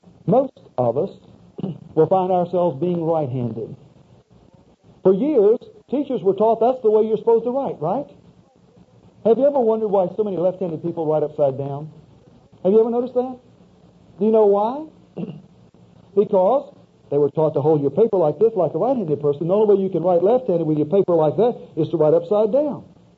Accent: Louisiana, United States; I can understand that in part because I'm from South Louisiana.

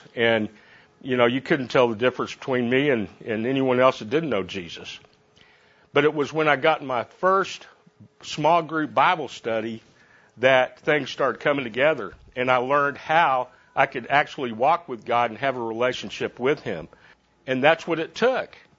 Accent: Amarillo, Texas, United States; now in Dallas, United States; I hail originally from Amarillo, but live in Dallas now and have been for the last 28 years or so.

